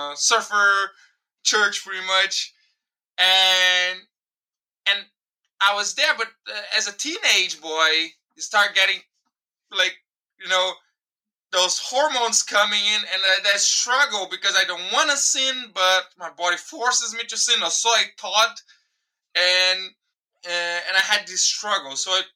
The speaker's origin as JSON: {"language": "English", "region": "Rio de Janeiro", "country": "Brazil", "second_language": "English", "moved": "as an adult", "lives_now": "Germany", "said": "I'm from Brazil. I'm from Rio de Janeiro, but now I'm living in Germany here because I got married, got a daughter, and we're living here right now."}